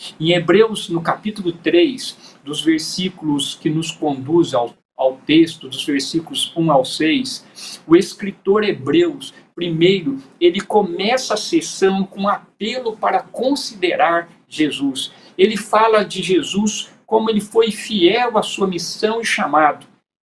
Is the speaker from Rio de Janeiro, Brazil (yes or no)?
no; Machado, Minas Gerais, Brazil; born there; passar por Machado, Minas Gerais, a cidade onde eu nasci